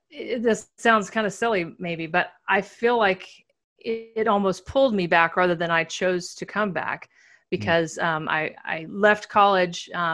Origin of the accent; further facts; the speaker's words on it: Beloit, Kansas, United States; And I grew up in the middle of Kansas in a small town, Beloit, Kansas, about 4,000 people.